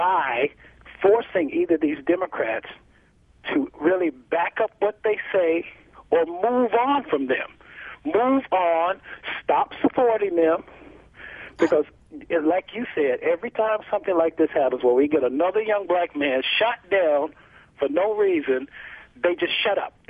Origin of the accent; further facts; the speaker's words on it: the South, United States; I mean, I grew up in the early 70s, and the neighbors, you know, I grew up in the South, but the neighbors would raise you just as well as your parents.